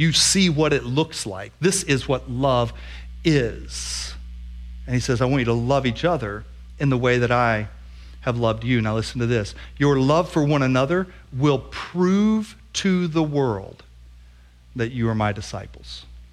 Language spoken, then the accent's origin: English; the South, United States; Growing up in the South, the phrase was bless your little heart, right?